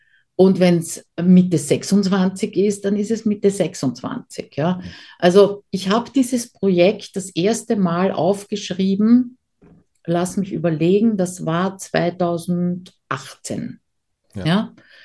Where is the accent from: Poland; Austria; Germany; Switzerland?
Austria; Ich komme ja eben aus Österreich und dementsprechend habe ich mir damals auch die österreichische Domain genommen.